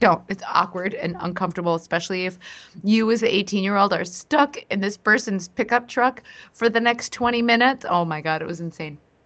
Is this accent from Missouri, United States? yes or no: no; Minnesota, United States; So anyway, I'm from a land where we always have weather. I'm originally from Minnesota, as many of you know.